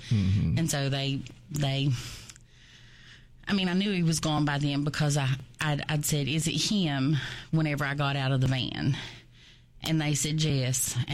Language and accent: English; Elkhorn City, Kentucky, United States; I said that I'm from Elkhorn City. It's just easier to identify Pikeville, and that I'm a county kid.